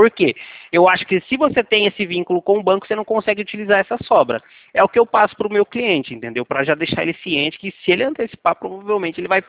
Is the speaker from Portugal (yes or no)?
no; Leme, São Paulo, Brazil; Eu sou aqui da cidade de Leme, é interior de São Paulo. Fica perto de Campinas, Ribeirão.